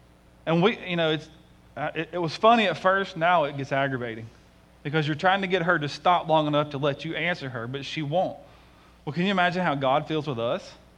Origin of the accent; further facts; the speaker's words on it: Tennessee, United States; It was right near where I grew up in Tennessee.